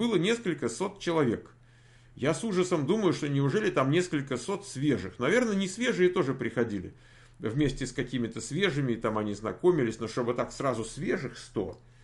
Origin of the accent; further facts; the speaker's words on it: Shadrinsk, Kurgan Oblast, Russia; Мы вот тут, вот тут, мы из Шадринска, вот тут